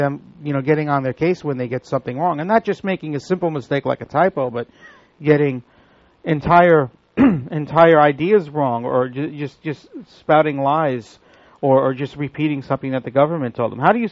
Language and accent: English; New York, United States; I mean, I grew up in New York